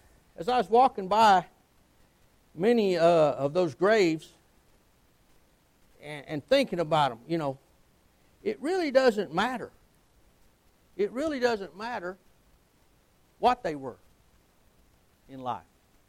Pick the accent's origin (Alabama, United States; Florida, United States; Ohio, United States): Alabama, United States; You know, I have an advantage over most people, you know, because I'm from Alabama.